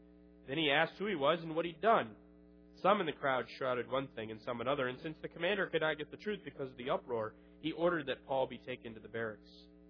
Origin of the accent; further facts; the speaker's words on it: Green Bay, Wisconsin, United States; When I was growing up in Wisconsin, Green Bay, Wisconsin, I attended Northeastern Wisconsin Lutheran High School.